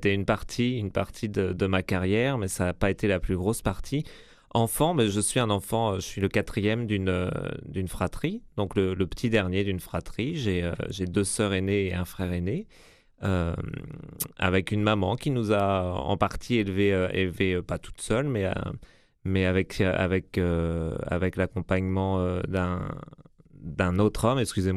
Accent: Pays de la Loire, France; born there; Je suis né en France, en Vendée. Donc la Vendée, c'est une région dans l'ouest de la France, assez rurale, assez traditionnelle et assez réconfortante aussi, paisible, avec la mer pas loin, avec la campagne toujours aussi proche.

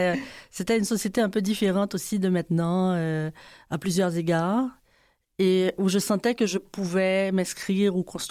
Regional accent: Haiti; moved away as an adult; now in Canada; non seulement je suis née en Haïti, mais j'ai grandi en Haïti, mais surtout, je suis devenue adulte en Haïti. Donc, c'est vraiment comme jeune adulte que je suis arrivée ici. Et tu vois, maintenant, je suis presque moitié dans mon expérience haïtienne et mon expérience québécoise.

